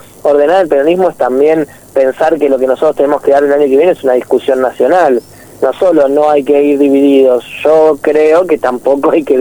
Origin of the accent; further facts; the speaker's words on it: San Martín, Buenos Aires Province, Argentina; Yo soy de San Martín